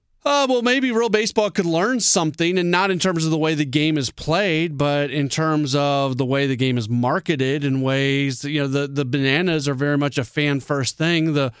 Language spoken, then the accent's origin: English; St. Louis, Missouri, United States; And obviously, growing up in St. Louis, it's hard not to be a Cardinals fan.